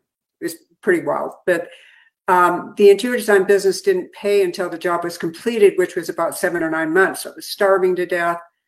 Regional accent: California, United States; And I grew up in California. Just to give you a little bit of background, I grew up with my father and mother were from the East Coast. I'm the only one that was born in California.

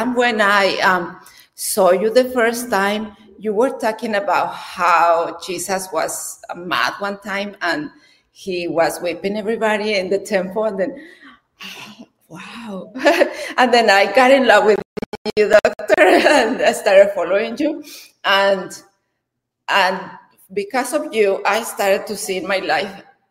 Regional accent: Mexico; When I was young, I grew up in Mexico, and my father was very political.

